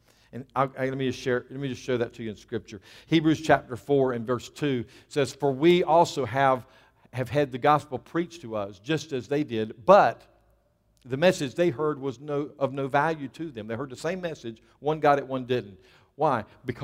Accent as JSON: {"language": "English", "region": "North Carolina", "country": "United States", "said": "You know, we're from North Carolina."}